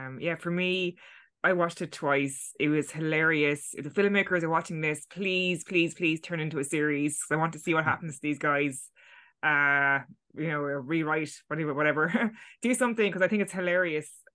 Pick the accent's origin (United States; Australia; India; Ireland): Ireland; there's kind of in jokes there that you kind of slightly get being an Irish person.